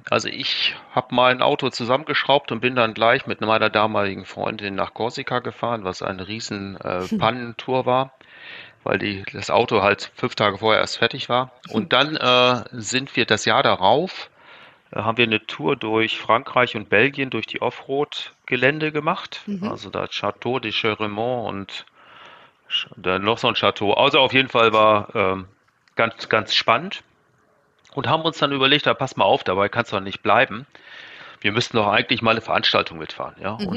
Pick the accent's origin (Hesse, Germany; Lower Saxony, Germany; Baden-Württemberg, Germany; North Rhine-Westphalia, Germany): Lower Saxony, Germany; Der Olli und ich, wir kommen aus einem Waldgebiet aus der Nähe von Osnabrück.